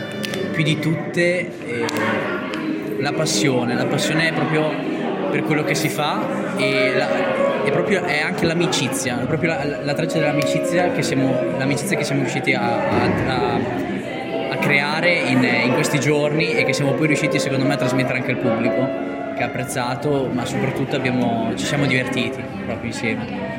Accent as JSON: {"language": "Italian", "town": "Reggio Emilia", "region": "Emilia-Romagna", "country": "Italy", "said": "sono il violino e sono di Reggio Emilia."}